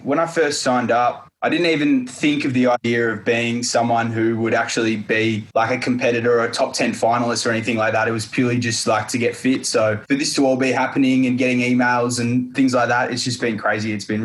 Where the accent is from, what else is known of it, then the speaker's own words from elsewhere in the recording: Berwick, Victoria, Australia; I'm from Berwick in southeast Melbourne